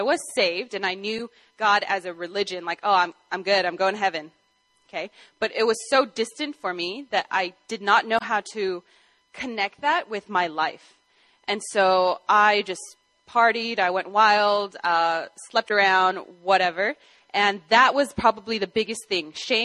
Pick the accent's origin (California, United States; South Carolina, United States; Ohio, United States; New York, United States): California, United States; It's a little different from all the churches we grew up in California.